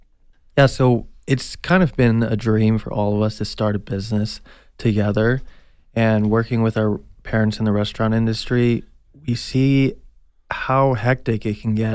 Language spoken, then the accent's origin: English; Tucson, Arizona, United States; Yeah, so I'm from Tucson, Arizona, born and raised.